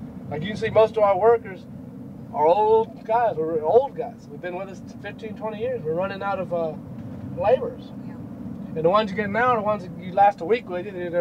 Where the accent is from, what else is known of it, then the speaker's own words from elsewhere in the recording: Bridgeport, Connecticut, United States; born there; I was born over in Bridgeport. Then he came over, somehow we got down in South Bay